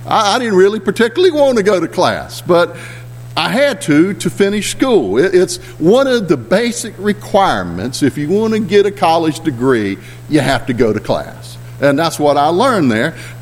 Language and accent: English; United States; because I'm an American. I don't really understand it anyway.